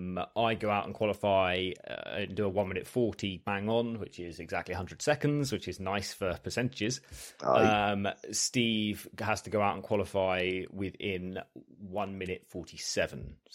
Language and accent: English; Australia; I'm from Australia